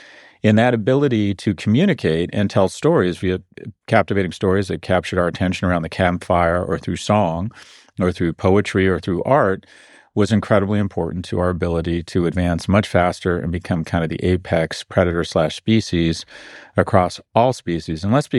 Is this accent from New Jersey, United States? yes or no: no; San Diego, California, United States; born there; That's why I was born in San Diego